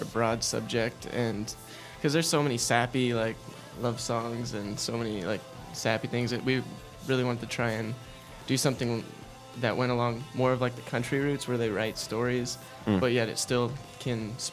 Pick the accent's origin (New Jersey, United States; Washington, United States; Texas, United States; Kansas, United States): Washington, United States; Seattle; I'm from Seattle, so that's really my home and where I'm rooted.